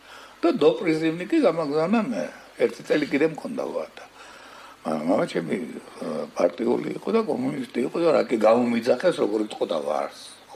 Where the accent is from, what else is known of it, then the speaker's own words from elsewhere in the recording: Guria, Georgia; მაგალითად ისედაც გურული ვარ